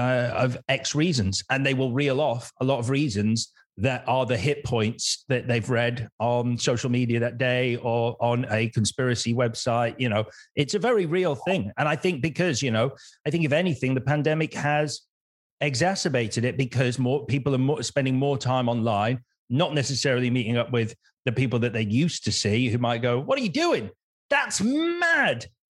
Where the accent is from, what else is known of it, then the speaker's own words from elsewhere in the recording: United Kingdom; because we are quintessentially British. So we'll protest, but we'll protest in a British way.